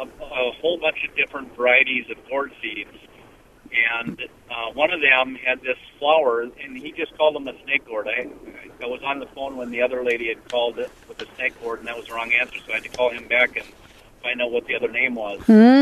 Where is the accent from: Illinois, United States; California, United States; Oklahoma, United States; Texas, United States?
Illinois, United States; Chicago; I apologize, but I'm from the Chicago area, and I'm just actually driving through from Minnesota.